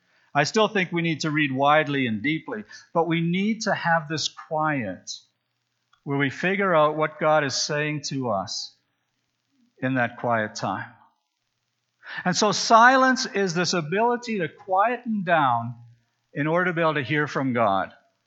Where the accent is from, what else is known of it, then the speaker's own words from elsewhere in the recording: Saskatchewan, Canada; When I was a kid, growing up in Saskatchewan